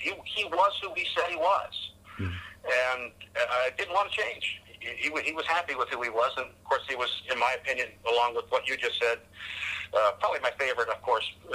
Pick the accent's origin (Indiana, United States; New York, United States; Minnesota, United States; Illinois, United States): Illinois, United States; Ottawa; born there; And I mentioned I was born in Ottawa, Illinois.